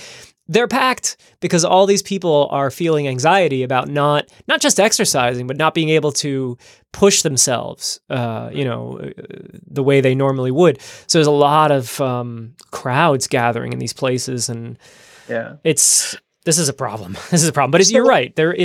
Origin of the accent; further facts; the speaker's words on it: New Jersey, United States; when I think of your county, and a lot of my home state of New Jersey as well, people would resist.